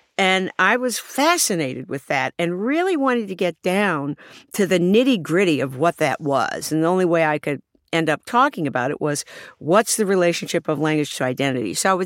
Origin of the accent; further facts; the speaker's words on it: Baltimore, Maryland, United States; think those would be Caucasian Baltimoreans and not Black Baltimoreans. And so for most of my youth, I grew up around Black people who did not have that accent.